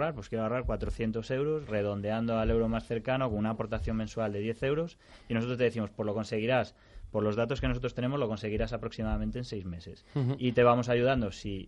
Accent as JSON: {"language": "Spanish", "region": "Galicia", "country": "Spain", "tie": "born or raised there", "said": "con un fondo de capital riesgo de ahí, de mi tierra, de Galicia"}